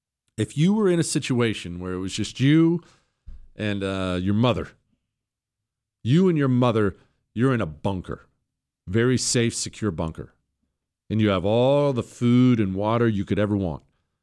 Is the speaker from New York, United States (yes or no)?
yes; Brooklyn, New York, United States; I'm from Brooklyn, and I know there are exceptions